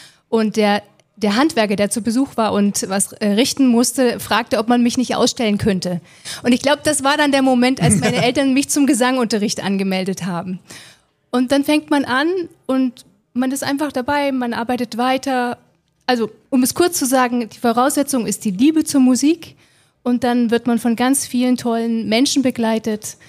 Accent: Bad Blankenburg, Thuringia, Germany; also born or lived in Saxony-Anhalt; Ich bin eigentlich gebürtig aus Sachsen-Anhalt, aber aufgewachsen in Bad Blankenburg im Thüringer Wald

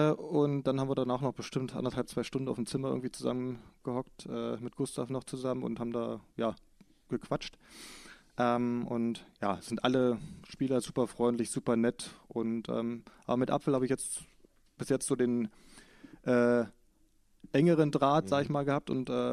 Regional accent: East Germany, Germany; Ja, ich komme aus Ostdeutschland.

